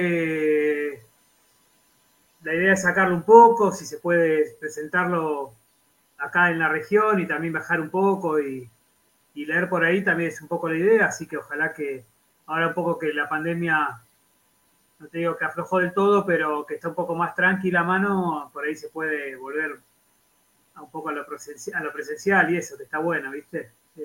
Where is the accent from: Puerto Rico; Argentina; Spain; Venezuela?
Argentina; Viedma, Río Negro; De Viedma, acá en la Patagonia Argentina.